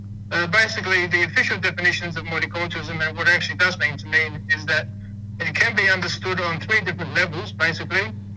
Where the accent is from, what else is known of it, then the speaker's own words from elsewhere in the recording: Australia; born there; Also want to say in Greek, which is my cultural background, so I'm Greek Australian, born in Australia obviously, but of Greek heritage